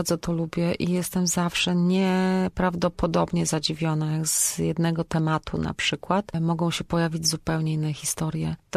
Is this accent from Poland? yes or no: yes; Siedlce, Masovian Voivodeship, Poland; now in Poznań, Poland; ponieważ ja pochodzę z Siedlec, przyjechałam do Poznania i to jest tak mniej więcej 4,5 do 5 godzin pociągiem.